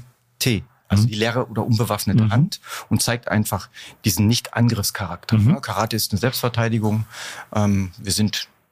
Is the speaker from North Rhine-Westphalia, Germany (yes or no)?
yes; Alpen, North Rhine-Westphalia, Germany; born there; Ich bin in Alpen geboren, im Nachbarort, aber nicht lang da gewesen.